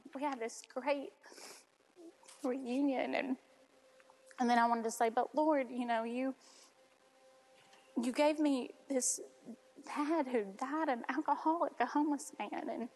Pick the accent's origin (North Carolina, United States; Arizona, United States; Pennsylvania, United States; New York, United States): North Carolina, United States; also born or lived in California; I was born in California, and when I was about 3 years old, my mom and dad got divorced, and my mom moved her and I from California across the United States all the way to North Carolina.